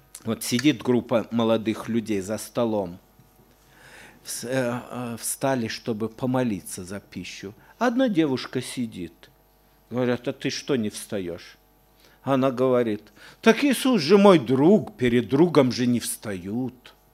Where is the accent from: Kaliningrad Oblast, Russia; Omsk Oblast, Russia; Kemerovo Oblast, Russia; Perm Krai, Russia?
Omsk Oblast, Russia; Я вырос в Омской области